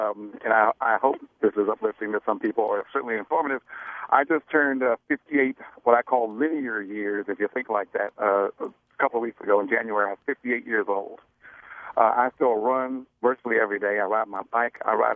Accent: Glenarden, Maryland, United States; I'm from Glen Arden, Maryland, just outside D.C.

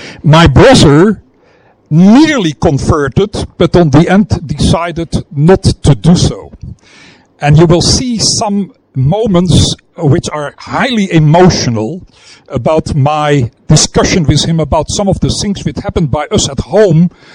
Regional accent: Amsterdam, North Holland, Netherlands; I hail from Amsterdam, born in 1946 of a mixed marriage. I converted when I was 16 years old.

